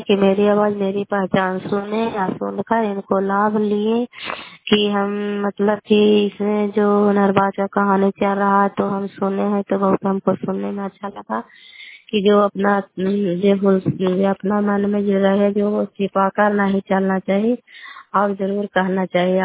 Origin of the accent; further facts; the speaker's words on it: Kalyanpur, Bihar, India; घर कल्याणपुर वाली बेलछी पंचायत प्रखंड चंडी जिला नालंदा का निवासी हूँ।